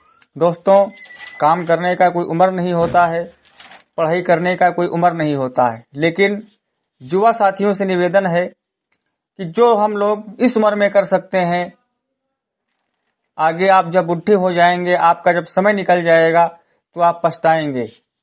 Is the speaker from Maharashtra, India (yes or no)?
no; Simrigarhi, Uttar Pradesh, India; ग्राम सभा सिमरीगढ़ी और जनपद बहराइच का रहने वाला हूँ